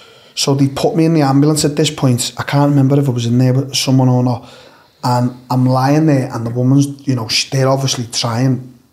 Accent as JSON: {"language": "English", "region": "England", "country": "United Kingdom", "said": "when we're from England, we like to holiday to like Spain and Europe and America."}